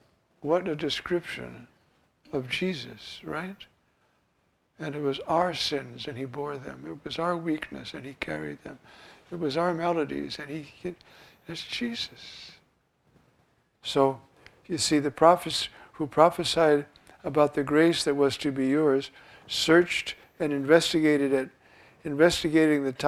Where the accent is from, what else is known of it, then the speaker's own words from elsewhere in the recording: New York City, New York, United States; Well, I'm a New Yorker. I mean, I've seen Broadway.